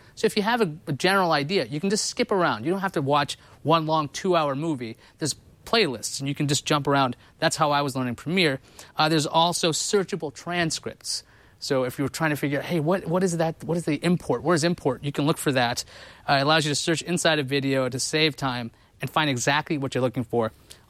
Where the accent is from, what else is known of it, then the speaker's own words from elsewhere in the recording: New York, United States; But MOOC, at least where I grew up in New York, it was an insult.